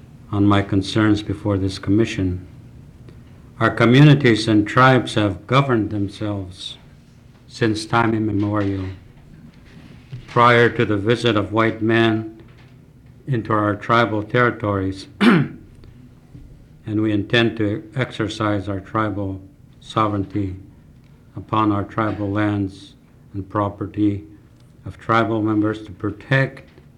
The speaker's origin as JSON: {"language": "English", "town": "Klukwan", "region": "Alaska", "country": "United States", "said": "I am a Tlingit from Chilkat, a community called Tlukwan."}